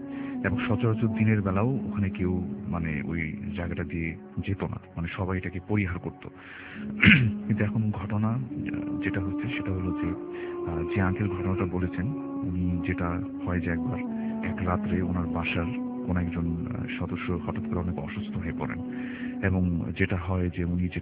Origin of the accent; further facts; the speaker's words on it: Dhaka, Dhaka Division, Bangladesh; পুরান ঢাকা থেকে এসেছি।